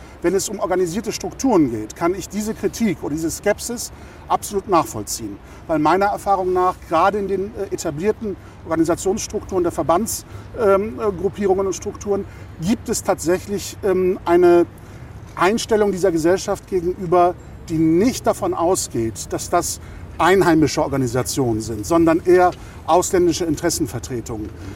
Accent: Lübeck, Schleswig-Holstein, Germany; so wie ich im Großwerden in Lübeck die Altstadtkirchen als meine Kirchen verstanden habe, als meine Heimat.

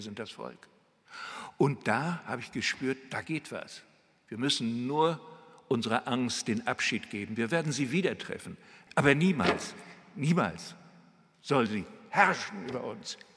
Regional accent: Rostock, Mecklenburg-Vorpommern, Germany; in der größten Kirche meiner Heimatstadt Rostock

